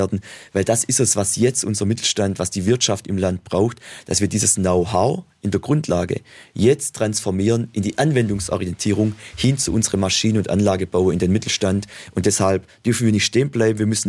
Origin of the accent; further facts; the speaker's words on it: Baden-Württemberg, Germany; die Kurpfalz, die Region, wo ich herkomme